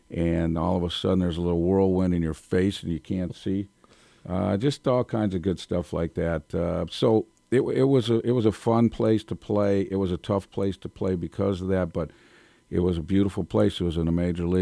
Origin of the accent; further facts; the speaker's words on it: Los Angeles, California, United States; could have played first base for the Dodgers, my hometown team and all that kind of stuff.